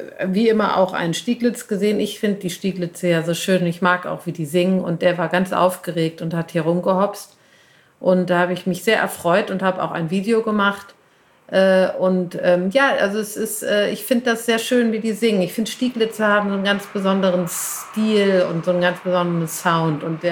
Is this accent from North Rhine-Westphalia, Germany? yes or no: yes; Cologne, North Rhine-Westphalia, Germany; mit der bin ich aufgewachsen in Köln.